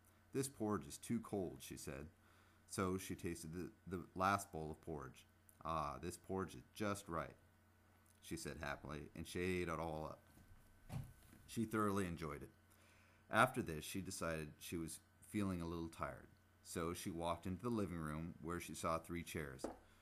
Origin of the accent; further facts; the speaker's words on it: North Bonneville, Washington, United States; moved away as an adult; I grew up in Washington State. I was actually born overseas, but by the time I was 2 years old, we'd moved back to North Bonneville, Washington. It's a small town along the Columbia River in Skamania County.